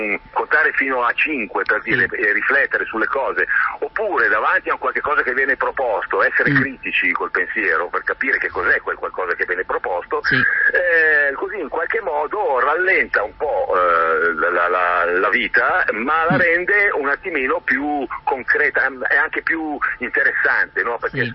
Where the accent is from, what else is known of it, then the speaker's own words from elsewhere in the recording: Lombardy, Italy; il parroco del mio paese, io vivevo in questo paese alle porte di Milano, che veniva a farci l'ora di religione